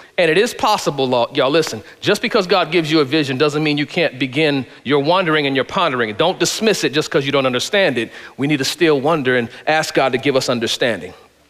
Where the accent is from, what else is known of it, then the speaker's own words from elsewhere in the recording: Connecticut, United States; moved away as an adult; this is the first time I'm moving from Connecticut. I'm only like, you know, 25, 26 years old, got a new job.